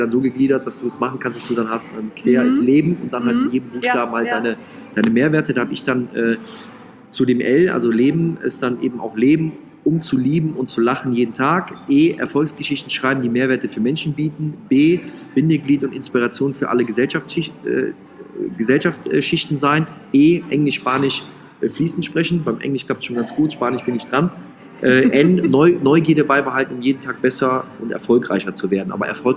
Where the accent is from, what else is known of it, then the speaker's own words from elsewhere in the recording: Rhineland, Germany; dass ich natürlich ein Typ bin als Rheinländer, dass ich dann einfach das dann trotzdem erzähle.